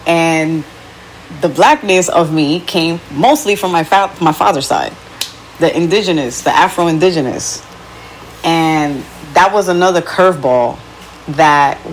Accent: Newark, New Jersey, United States; accent: New York; Maybe my English accent isn't exactly a Dominican one, because, you know, I'm from Newark. I feel like we have a very New Yorkian accent. Whoever grows up in Newark, we all kind of sound the same

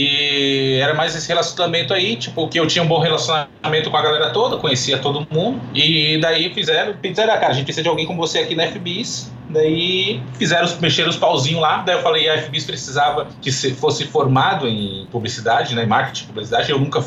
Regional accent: Florianópolis, Santa Catarina, Brazil; now in São Paulo, Brazil; Eu sou de Floripa, nascido e criado em Floripa. Daí em 2010 eu vim pra São Paulo. Em 2004, se não me engano, voltei por menos de um ano pra Floripa, voltei de novo pra São Paulo. E agora eu tô voltando de vez.

